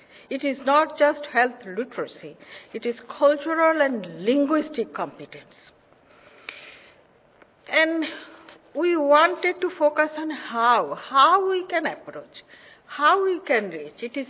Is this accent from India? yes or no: yes; India; So now we have started cooking, and I'm originally from India.